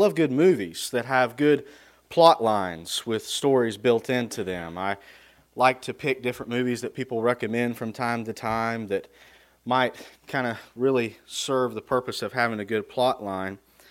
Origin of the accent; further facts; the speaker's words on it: Ohio, United States; born there; also born or lived in Kentucky; I was born in Ohio, and my family moved to Kentucky at one point, but in between that time, before we moved to Kentucky, I loved going down there to that bait and tackle store.